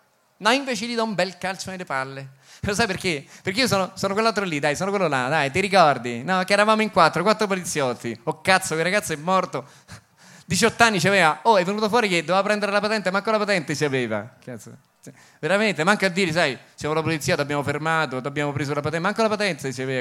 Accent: Calabria, Italy; sarà che io sono calabrese, a me piace il piccante

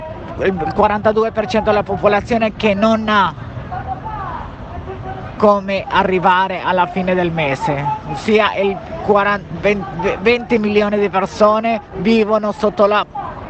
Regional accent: Colombia; now in Italy; io sono cittadina colombiana, nel mio paese ho diritto di avere i miei documenti

